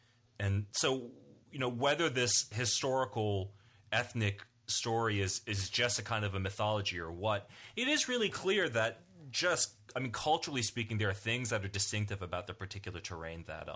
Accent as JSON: {"language": "English", "region": "the South", "country": "United States", "tie": "born or raised there", "said": "it's like it's describing a culture that's like very familiar to me growing up in the South."}